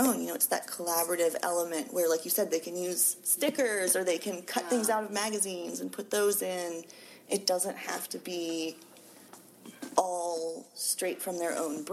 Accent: West Virginia, United States; I'm from West Virginia originally, and so I have a friend back there who we work on some zines together.

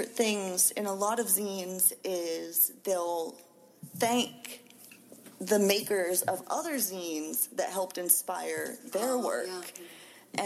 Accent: West Virginia, United States; I'm from West Virginia originally, and so I have a friend back there who we work on some zines together.

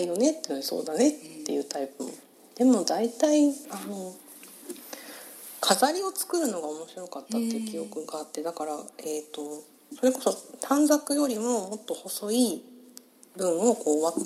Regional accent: Hiroshima, Japan; はい、広島県広島市。

